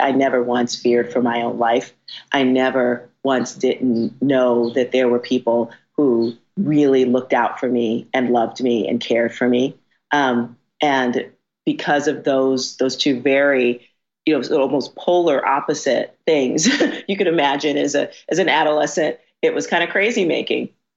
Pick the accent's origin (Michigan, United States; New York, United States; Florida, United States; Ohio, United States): New York, United States; Bronx; Because it's because I grew up in the South Bronx, which at the time and still is considered, this urban, it's a ghetto, basically.